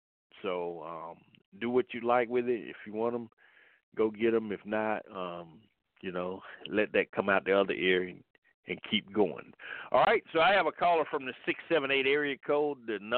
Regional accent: Atlanta, Georgia, United States; I know when we were growing up in Atlanta, in the heart of Atlanta, I grew up in the northwest part of Atlanta. And I mean, I grew up in a tough neighborhood.

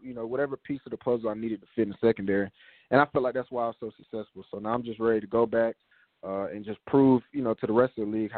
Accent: the South, United States; I was a little nervous at first because, you know, I'm from the South. I haven't played in too many, you know, cold games throughout my career

